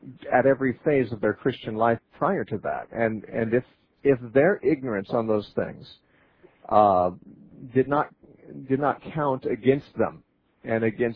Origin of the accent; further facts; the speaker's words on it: Santa Cruz, California, United States; All right, we're going to talk next to James, who's calling us from Santa Cruz, California, my hometown.